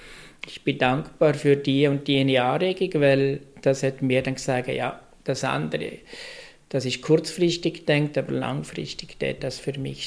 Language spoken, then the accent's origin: German; Liechtenstein; So redet man in unserem Dialekt bei mir daheim, weil ich bin Liechtensteiner